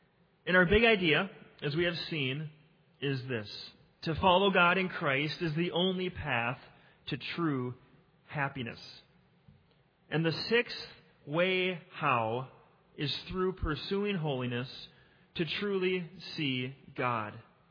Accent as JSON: {"language": "English", "town": "Spring Park", "region": "Minnesota", "country": "United States", "said": "Brianna and I came from Spring Park, a west suburb of Minneapolis, right next to Mound, where we did not have clean water."}